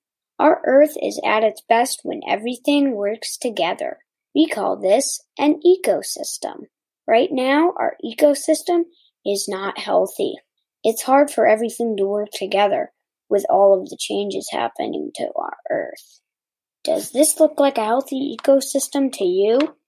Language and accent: English; United States; I'm from the United States.